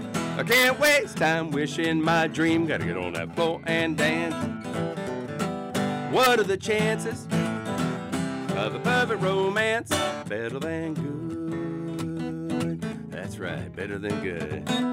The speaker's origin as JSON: {"language": "English", "town": "Jacksonville", "region": "Florida", "country": "United States", "tie": "born or raised there", "said": "I grew up in Jacksonville, third generation North Florida redneck. Yeah, that's just the way it is. But I left town, and now I'm come back after 20 years."}